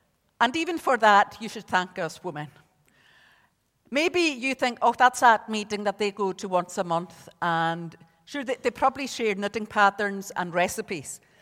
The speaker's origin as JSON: {"language": "English", "town": "Isle of Lewis", "region": "Scotland", "country": "United Kingdom", "second_language": "English", "moved": "yes", "lives_now": "Ballymena, United Kingdom", "said": "even though I have been over here for 25 years, I'm still very much Scottish, very much from the Isle of Lewis, and I'll always be a blowin."}